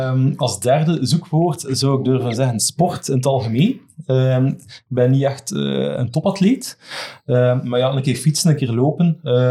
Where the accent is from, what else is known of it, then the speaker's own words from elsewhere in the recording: Kluisbergen, Flanders, Belgium; Ik ben geboren en getogen in Kluisbergen, altijd ook opgegroeid.